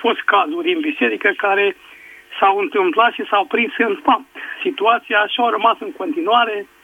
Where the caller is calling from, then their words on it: Pitești, Argeș, Romania; din Pitești.